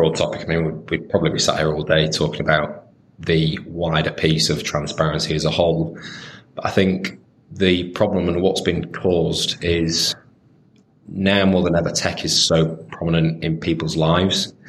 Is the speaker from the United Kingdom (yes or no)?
yes; Harrogate, Yorkshire and the Humber, United Kingdom; I was sat in a restaurant in my hometown in Harrogate.